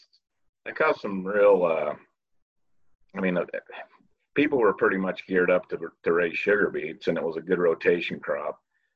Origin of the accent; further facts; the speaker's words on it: Osgood, Idaho, United States; So I grew up in Osgood, Idaho, just out west of Idaho Falls. And my family, we raised potatoes, grain, and sugar beets.